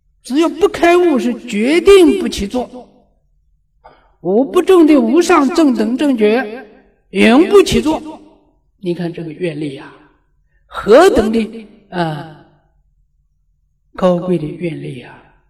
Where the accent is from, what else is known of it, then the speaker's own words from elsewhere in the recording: China; 这个粥叫什么呢？我们中国人叫腊八粥